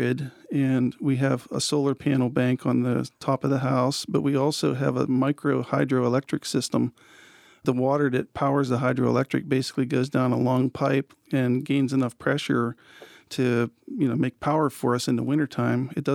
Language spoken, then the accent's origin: English; Pennsylvania, United States; Southwestern Pennsylvania was where I grew up. My picture on the label of the Dutch and Dewey products is actually my grandfather, and that's on the farm that I grew up on in Pennsylvania.